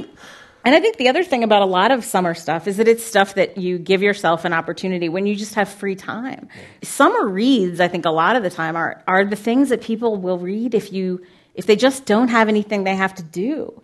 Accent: Pennsylvania, United States; You know, I grew up outside Philadelphia where there are seasons

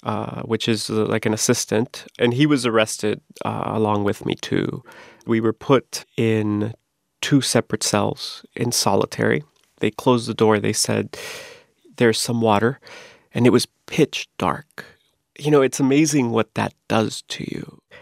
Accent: Miami, Florida, United States; I grew up in Miami, and that's a that's a sound you hear often.

